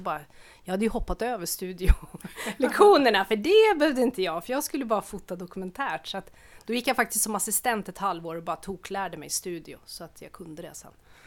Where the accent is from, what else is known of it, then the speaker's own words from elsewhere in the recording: Värmland, Sweden; Jag åkte faktiskt tillbaka till Värmland och fotade väldigt mycket på gårdarna där jag växte upp.